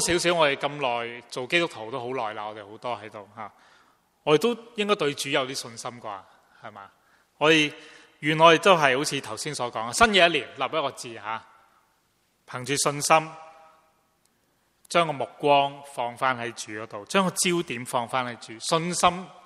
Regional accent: Guangdong, China; 刚才我们用我们广东人的俗语

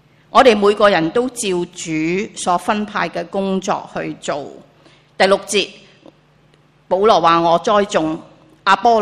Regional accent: Guangdong, China; 我们中国人广东人说吃糊仔

